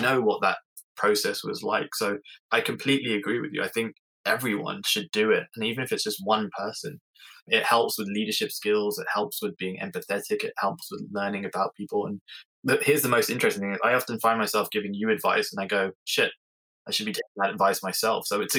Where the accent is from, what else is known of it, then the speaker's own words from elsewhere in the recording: England, United Kingdom; I'm English